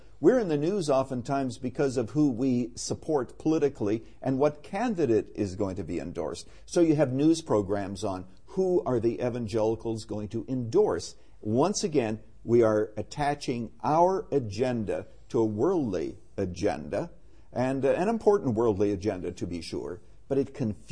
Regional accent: Canada; now in United States; I came to the United States in 1970 as a Canadian, and actually lived here as a Canadian, legally I might add, until about 2 years ago, and I became an American citizen.

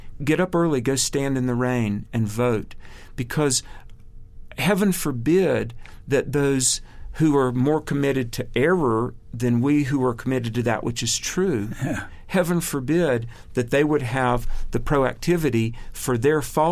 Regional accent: United States; One of the exciting things about the history of our country, and one of the thrilling things about being an American

